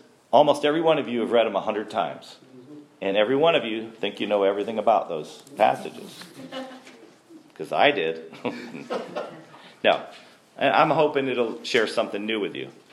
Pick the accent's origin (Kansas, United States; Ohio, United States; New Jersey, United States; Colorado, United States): New Jersey, United States; born there; God forbid I was from New Jersey, too, okay? Don't tell too many people. So technically, I'm still a New Jerseyite, whatever you call someone born in New Jersey.